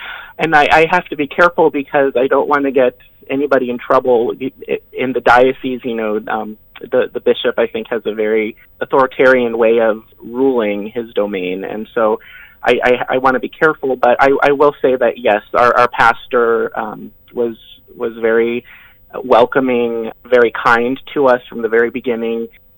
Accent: Springfield, Illinois, United States; I was born and raised in the Catholic Church, baptized at St. Agnes Parish here in Springfield. I went to St. Agnes Grade School, Sacred Heart Griffin High School

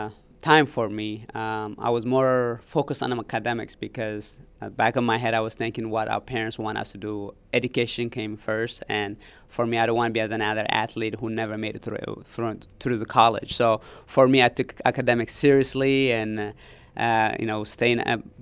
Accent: Eritrea; You know, growing up in Eritrea where I was sometimes so hungry

